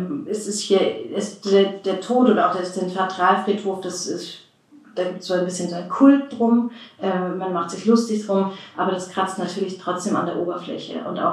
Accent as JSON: {"language": "German", "region": "Bavaria", "country": "Germany", "lives_now": "Austria"}